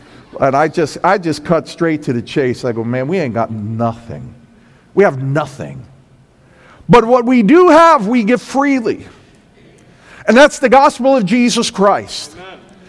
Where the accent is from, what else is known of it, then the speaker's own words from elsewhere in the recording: Brooklyn, New York, United States; I'm from Brooklyn, so I would be the first one to say, yeah, that's probably not the case.